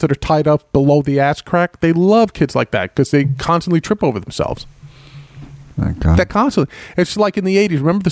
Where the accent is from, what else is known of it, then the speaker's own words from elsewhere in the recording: Bronx, New York, United States; That was my father, you know, in the Bronx, because we grew up in the Bronx.